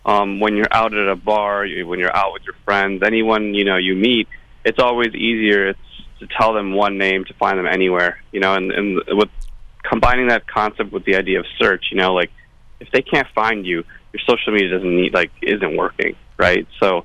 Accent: Cleveland, Ohio, United States; moved away as an adult; now in Los Angeles, United States; You know, I came from Cleveland. Big fish in a small city. Now I'm here

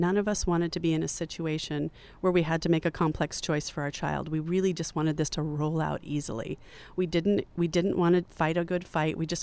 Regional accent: Riverside, California, United States; I mentioned that because I grew up in Riverside.

